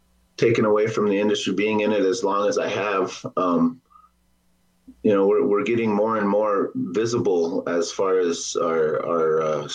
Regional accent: Pierre, South Dakota, United States; also born or lived in Lower Brule / Aberdeen; I grew up in Lower Brule and moved off the reservation after in the fifth and sixth grade. And I grew up in Pierre, and then I moved to Aberdeen, South Dakota.

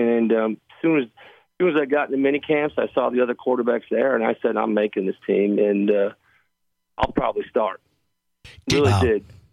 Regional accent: Buffalo, New York, United States; born or raised there

